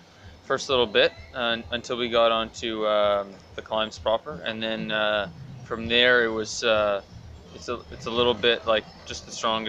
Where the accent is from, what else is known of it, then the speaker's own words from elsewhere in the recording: Montreal, Quebec, Canada; I'm 25 years old. I'm from Montreal, Quebec, Canada.